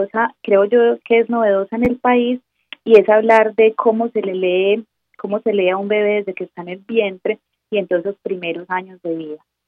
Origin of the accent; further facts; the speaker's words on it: Colombia; de lo que vivimos como colombianos